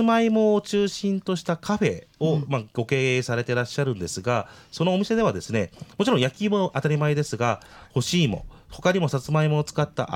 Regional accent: Niigata, Japan; 私も実は新潟の出身なんですけど

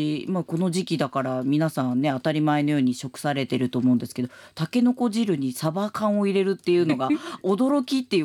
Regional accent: Kawasaki, Kanagawa, Japan; now in Joetsu, Japan; 私川崎出身なんですけれども

